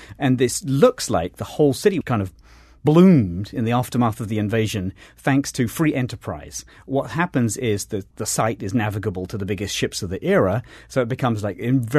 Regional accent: London, United Kingdom; I love this stuff, man. This is my hometown, and this is so cool. This is, you know, for the first time, we have some of the words and thoughts of the very first Londoners.

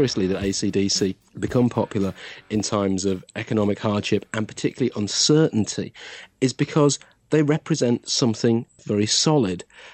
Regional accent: England, United Kingdom; You know, I'm an English rock critic.

